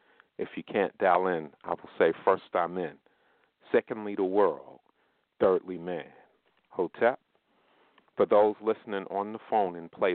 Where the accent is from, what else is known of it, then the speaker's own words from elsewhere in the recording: New York, United States; You know, growing up in New York, you don't want to be friends with everyone you meet